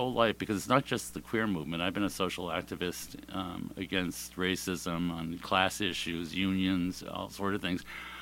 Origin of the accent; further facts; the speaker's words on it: Maine, United States; I mean, it was just so much of that book spoke to me from my history of growing up in Maine.